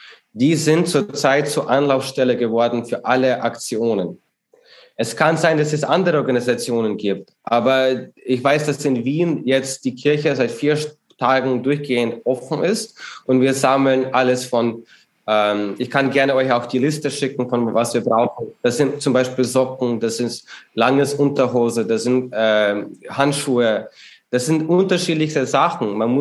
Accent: Ukraine; als Ukrainer verfolge ich die Wörter Putin seit meiner Geburt fast. Wir sind mit diesem Wahnsinn aufgewachsen.

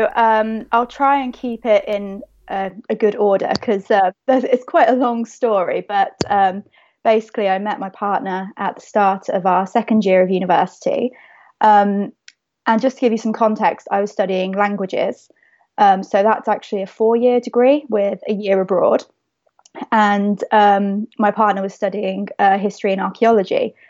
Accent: Birmingham, West Midlands, United Kingdom; We're both from Birmingham, conveniently, even though we studied in Hull.

